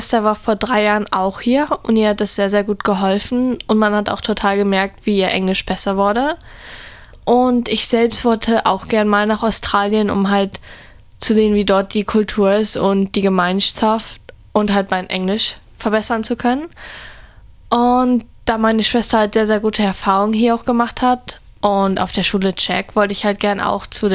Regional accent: Bremen, Germany; ich bin 16 Jahre alt. Ich komme aus Deutschland, der Stadt Bremen.

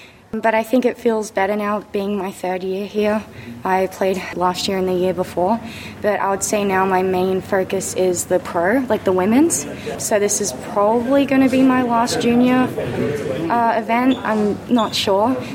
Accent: Brisbane, Queensland, Australia; also born or lived in New South Wales; I started tennis in Brisbane because I was born in New South Wales, but I moved when I was two or three

